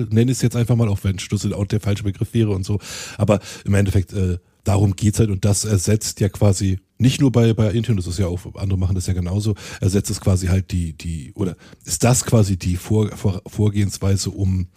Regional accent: Berlin, Germany; Als Berliner kennt man das ja.

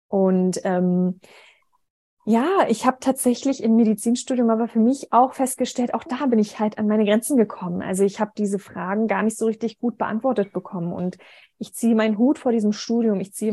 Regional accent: Berlin, Germany; born there; ich bin 33, ich bin fast 34, bin in Berlin geboren, habe aber tatsächlich auch in meinem Blut nicht nur deutsches Blut, sondern tatsächlich auch asiatisches Blut. Meine Mutter kommt aus dem sehr, sehr, sehr entfernten östlichen Teil, asiatischen Teil von Russland.

